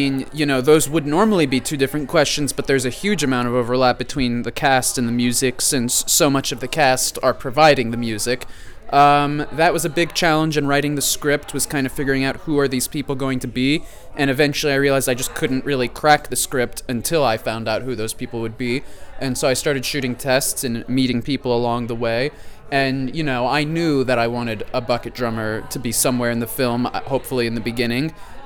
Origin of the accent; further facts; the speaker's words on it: New York, United States; As a New Yorker, you know, I've got a New York film.